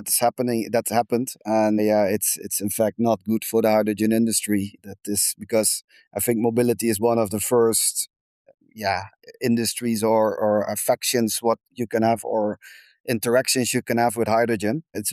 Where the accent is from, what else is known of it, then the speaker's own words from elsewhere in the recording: Netherlands; as I said, I'm from the Netherlands. We have the SWSWIM subsidy in the Netherlands.